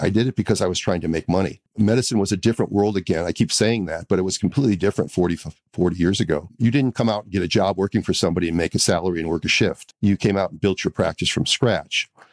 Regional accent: Minnesota, United States; I grew up in the Midwestern part of the United States, a place called Minnesota. And I went to college there

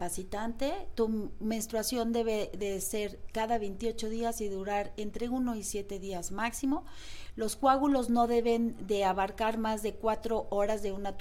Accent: Mexico; porque soy mexicana y amo mi país

